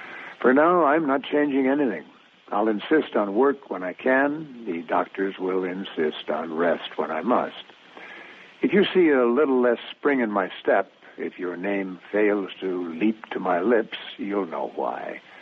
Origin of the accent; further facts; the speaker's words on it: Michigan, United States; I'm grateful that I was born in America, that cradle of freedom and opportunity, where a kid from the Michigan Northwoods can work hard and make something of his life.